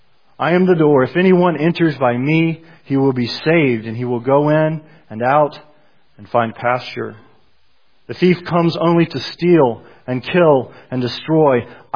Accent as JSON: {"language": "English", "town": "Fayetteville", "region": "North Carolina", "country": "United States", "tie": "born or raised there", "said": "since I actually grew up in Fayetteville, and in God's providence, I've been brought back to my hometown for a tour at Fort Bragg."}